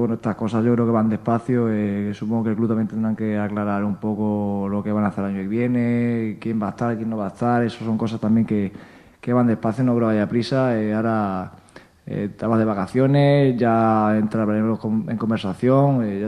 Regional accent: Badajoz, Extremadura, Spain; Yo soy de Badajoz

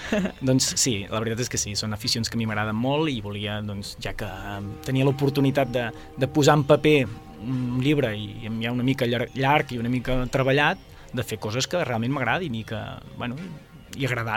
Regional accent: Banyoles, Catalonia, Spain; soc de Banyoles, i llavors la vida potser ja no és un ritme tan alt com les grans ciutats, no, de Catalunya

